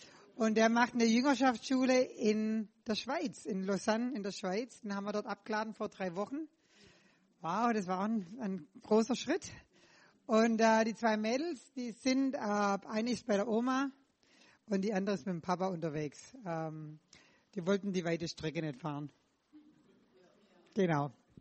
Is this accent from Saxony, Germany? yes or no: no; Baden-Württemberg, Germany; now in Hawaii, United States; Ihr hört es, ich komme aus Schwaben, gebürtig aus dem Schwabenland. Ich hoffe, ich brauche keinen Übersetzer. Wohne aber schon seit 20 Jahren jetzt in Hawaii.